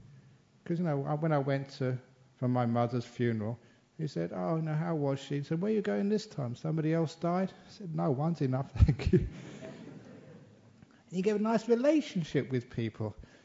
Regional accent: Australia; you know, but as a British Australian who goes to Asia a lot

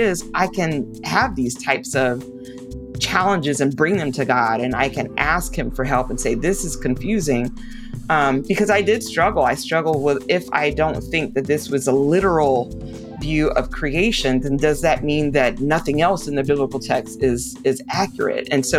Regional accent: West Palm Beach, Florida, United States; So I was raised in West Palm Beach, Florida. I have six brothers. I am the only girl.

